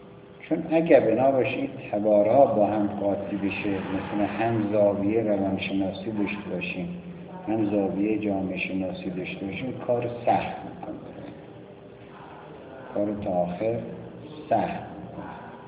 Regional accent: Iran; بالاخره ما ایرانی هستیم، ما شیعه هستیم، ما مسلمان هستیم، ما اینجا هستیم.

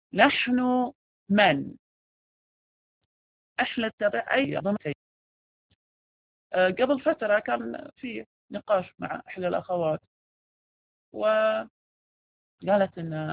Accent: Qatif, Eastern Province, Saudi Arabia; عندنا في القطيف يميزون بين التيار الشيرازي في الحجاز والتيار الشيرازي في العراق

